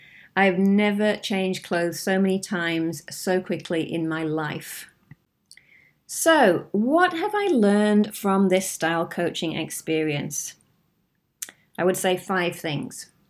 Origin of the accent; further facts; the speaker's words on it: United Kingdom; I'm British, so I do know about tea